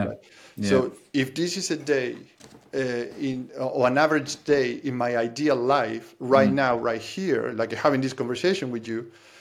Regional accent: Argentina; English is a second language; now in Ireland; I'm from Argentina. I live in Ireland 18 years

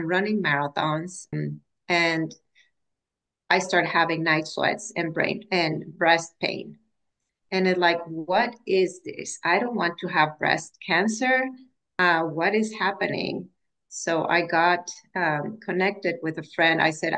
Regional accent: Mexico; moved away as an adult; now in United States; I am originally from Mexico, and I came to live to the U.S. when I was 40

